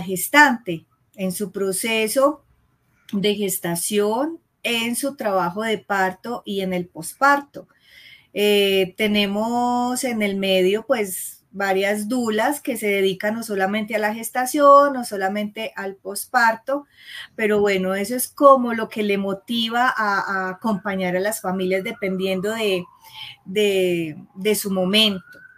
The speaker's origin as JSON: {"language": "Spanish", "town": "Medellín", "region": "Antioquia", "country": "Colombia", "said": "Soy de Colombia, de la ciudad de Medellín."}